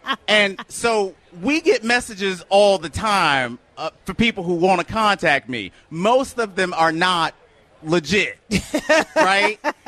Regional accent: Michigan, United States; So growing up in Michigan, we had a Michigan State Fair forever

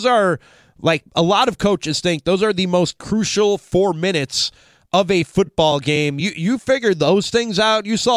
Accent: Chicago, Illinois, United States; Born and raised in Chicago, Bears fan through and through

